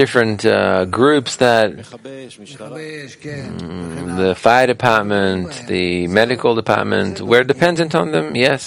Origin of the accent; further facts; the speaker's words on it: Russia; now in Israel; I came from Russia to Vienna, and from Vienna I took a plane here to Israel, when I left Russia at the time. When we left Russia, there was a full train.